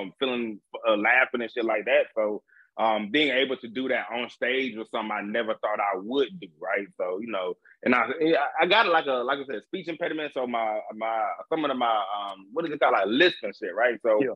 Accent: the South, United States; I can tell you about the South, but also, you know, I'm from the South

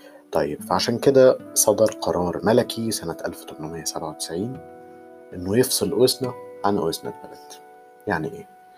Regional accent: Banha, Qalyubia, Egypt; born there; انا اتولدت في بنها. بنها دي مدينة اللي بيعدي عليها خط سكة الحديد اللي أنا قلتها قبل كده، بأنها دي موجودة في محافظة تانية في محافظة القليوبية، تمام، وأوسنا في محافظة المنوفية

